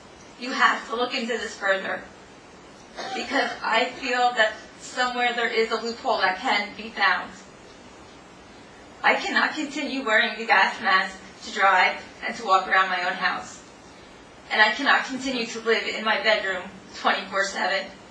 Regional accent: Roxbury, Massachusetts, United States; I'm from Roxbury. And I've been coughing back there. I refer to it as the Roxbury cough.

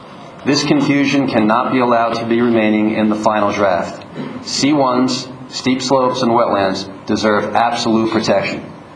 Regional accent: Wyckoff, New Jersey, United States; from Wyckoff, New Jersey, and I'm a member of the Board of Directors of the Pequannock River Coalition.

